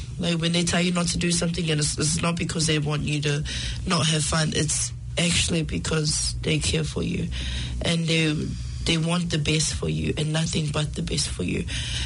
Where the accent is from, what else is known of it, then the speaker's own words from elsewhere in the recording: South Auckland, Auckland, New Zealand; a young Pacific Islander growing up in South Auckland